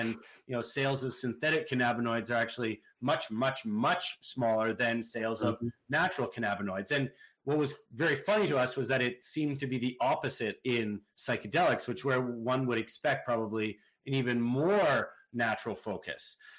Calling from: West Vancouver, British Columbia, Canada; From my house in beautiful West Vancouver, British Columbia.

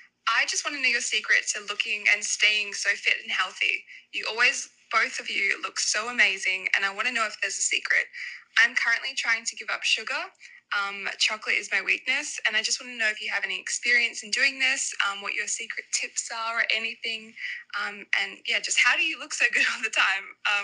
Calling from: Australia; I'm from Australia.

